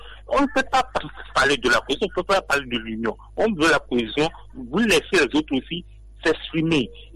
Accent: Togo; Nous sommes tous des Togolais.

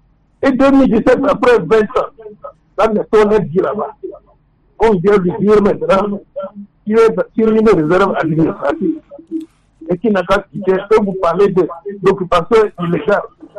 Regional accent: Togo; Nous sommes des Togolais.

